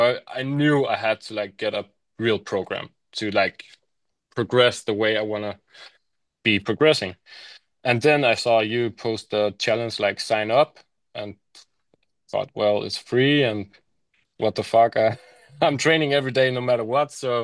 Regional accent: Denmark; Yeah, I'm from Denmark, live in Copenhagen, near Copenhagen.

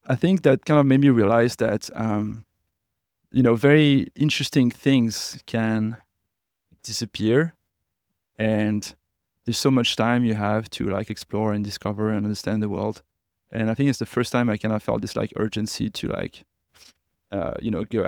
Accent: Paris, Île-de-France, France; English is a second language; also born or lived in Montpellier; I'm from Paris. I was born in the 19th arrondissement. It's like the northeast of Paris. So I did all my studies there. And then when I was around 23, I started my PhD and I moved to Montpellier to do that.

